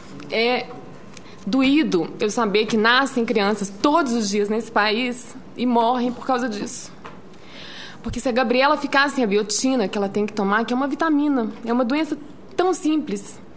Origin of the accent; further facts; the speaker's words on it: Minas Gerais, Brazil; como mineira, sou mineira também